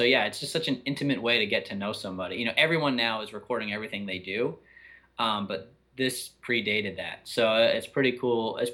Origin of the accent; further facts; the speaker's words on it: Connecticut, United States; you know, Chad and I grew up in New England. And so, you know, especially I grew up in Connecticut.